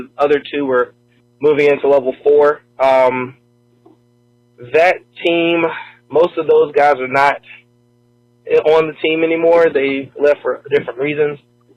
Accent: Atlanta, Georgia, United States; because I was born and raised in Atlanta, but after being down here for a couple of years

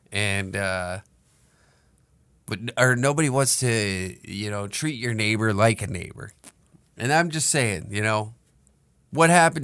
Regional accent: Alberta, Canada; I always say I'm from there first. I'm from Southern Alberta.

